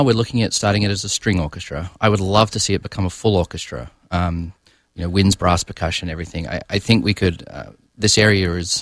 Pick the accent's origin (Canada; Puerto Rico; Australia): Australia; Sydney, New South Wales; moved away as an adult; also born or lived in Adelaide; now in United States; As you can hear, I'm not really from around this area. I grew up in Sydney, Australia. Did my undergraduate work in Adelaide in South Australia. Subsequently moved over here to undertake graduate work at Michigan State University.